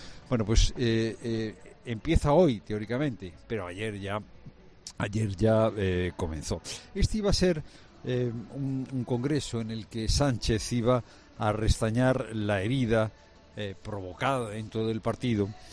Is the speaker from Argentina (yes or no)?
no; Andalusia, Spain; Y no sé si es porque he vuelto a Andalucía, que es mi tierra, pero me ha dado un ataque de nostalgia.